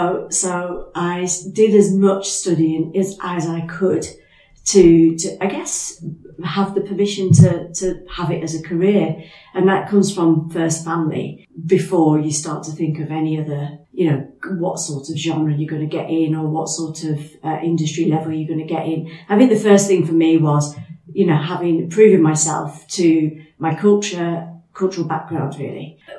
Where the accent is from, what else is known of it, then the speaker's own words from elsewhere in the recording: Blackburn, North West England, United Kingdom; So I'm from Blackburn and I grew up in Blackburn. I don't want to give away my age now, but I grew up in Blackburn in the 70s and through to the 80s.